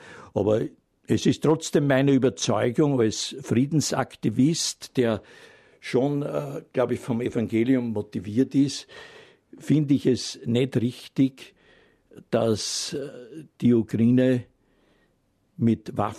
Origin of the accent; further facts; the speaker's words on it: Obergrafendorf, Lower Austria, Austria; Schultor in Obergrafendorf, ist meine Heimat